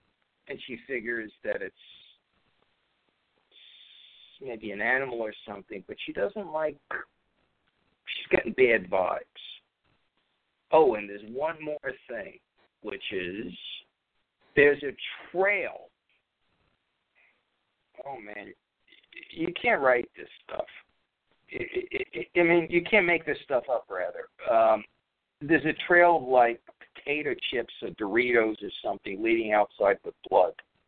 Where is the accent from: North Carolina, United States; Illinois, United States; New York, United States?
New York, United States; New York City; What do I know? You know, I'm from Brooklyn.